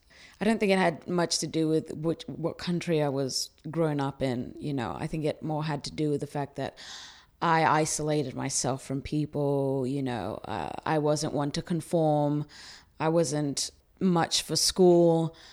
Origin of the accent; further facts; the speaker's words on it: Athens, Attica, Greece; now in United States; No, I'm from Greece. Well, I was born in Athens.